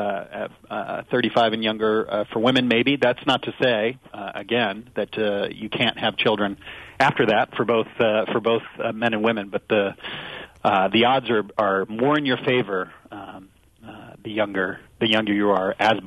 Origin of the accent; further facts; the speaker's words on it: St. Louis, Missouri, United States; Yes, and I remember, I'm from St. Louis